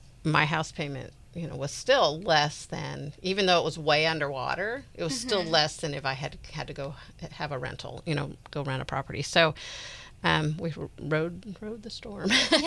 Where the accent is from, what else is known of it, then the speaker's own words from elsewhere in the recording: Marin, California, United States; now in Sonoma County, United States; I grew up here, you know, I grew up in Marin, but then I've been in Sonoma County for like 40 years or more.